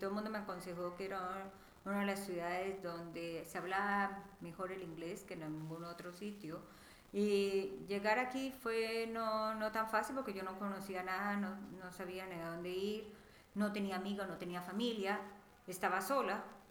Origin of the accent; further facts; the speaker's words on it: Colombia; nací en Colombia y crecí en Colombia.